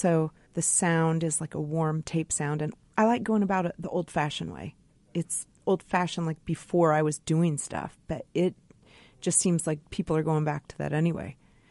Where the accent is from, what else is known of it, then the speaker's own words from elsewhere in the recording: Midwest, United States; I mean, I feel like for all the places I've been, I am really from the Midwest.